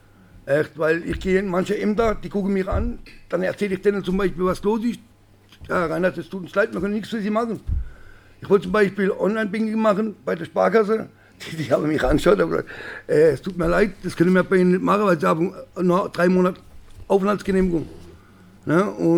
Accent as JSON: {"language": "German", "town": "Freiburg", "region": "Baden-Württemberg", "country": "Germany", "tie": "born there", "said": "Ich bin 1968 in Freiburg geboren worden. Meine Eltern waren Arbeitslager, Konzentrationslager, sind dann staatenlos geworden."}